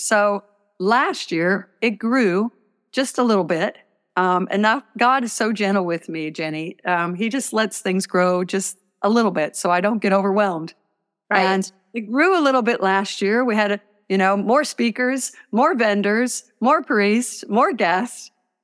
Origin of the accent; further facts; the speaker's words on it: St. Louis, Missouri, United States; Well, I grew up in St. Louis, Missouri, and went to Catholic schools my whole life.